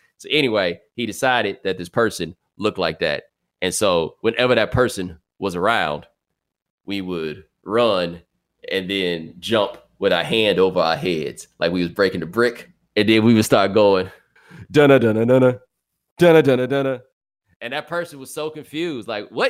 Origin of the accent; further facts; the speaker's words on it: Houston, Texas, United States; I'm from Houston. We say bruh.